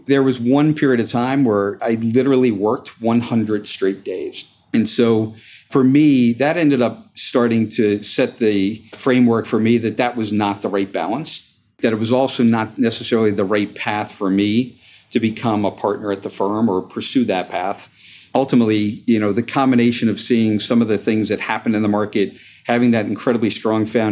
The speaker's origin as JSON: {"language": "English", "town": "Haworth", "region": "New Jersey", "country": "United States", "tie": "born or raised there", "said": "So originally grew up in northern New Jersey, small town called Haworth, just north, 20 miles north of New York City. And it was a great place to grow up."}